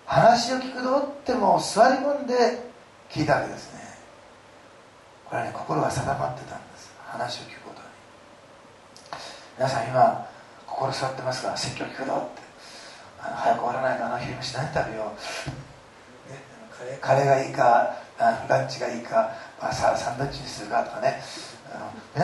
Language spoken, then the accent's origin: Japanese; Osaka, Japan; そういうところで生まれ育ちましたから、せっかちなの。